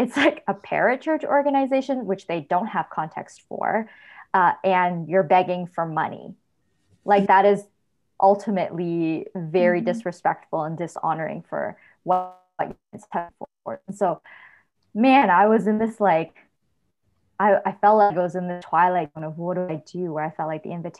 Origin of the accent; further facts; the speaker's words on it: Canada; Like, we grew up in Canada